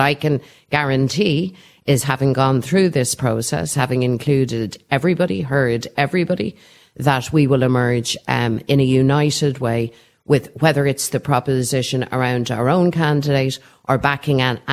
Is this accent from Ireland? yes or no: yes; Ireland; for us as Irish Republicans, for people who are committed to Irish reunification